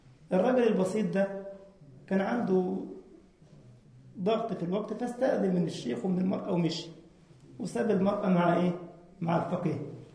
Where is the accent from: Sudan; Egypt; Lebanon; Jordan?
Egypt; عندنا في مصر منتج يا شيخ محمد كده طيب